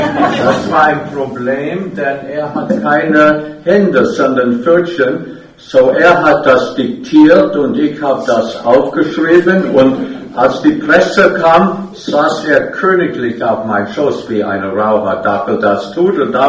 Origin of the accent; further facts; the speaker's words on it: New York, United States; Und dann bin ich in die New York-Gegend erzogen worden, ja.